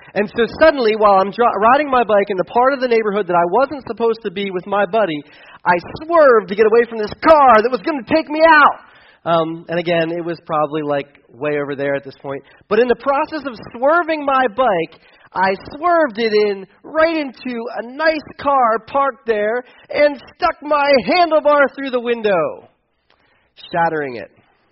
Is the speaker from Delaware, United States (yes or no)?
yes; Delaware, United States; well, I told you about where I grew up in Delaware last week